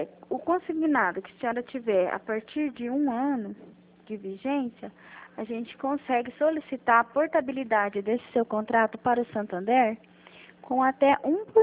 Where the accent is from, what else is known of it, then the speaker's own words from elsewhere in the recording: Campo Grande, Mato Grosso do Sul, Brazil; Eu de Campo Grande. Estou no